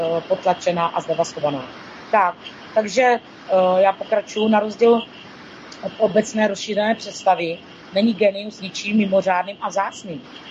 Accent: South Moravian Region, Czechia; born there; Proč jsem se narodila na Jižní Moravě? No, protože tady mám nějakou práci nebo nějaký kořeny a nějaký důvod.

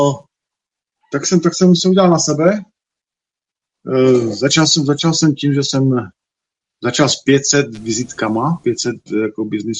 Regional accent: Henšlov, Olomouc Region, Czechia; Takže jsem z Hané a narodil jsem se v Henšlově u Přerova. Taká malá díra pod Chemičkou. Vedle Vymyslova, vedle vyplavený Troubek, tam někde v těch končinách jsem se objevil.

